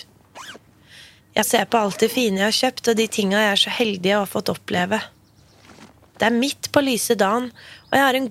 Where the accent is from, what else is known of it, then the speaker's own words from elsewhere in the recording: Fredrikstad, Østfold, Norway; Etter 6 år i Oslo og flere turer til Afrika kjøpte jeg et hus hjemme i Fredrikstad.